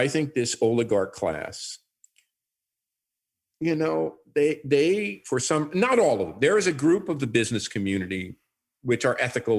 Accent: New York City, New York, United States; as a New Yorker, always hated him.

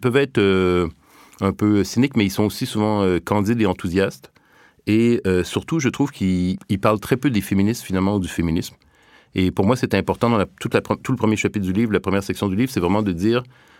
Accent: Montreal, Quebec, Canada; Donc, je viens du Québec, donc de la banlieue de Montréal.

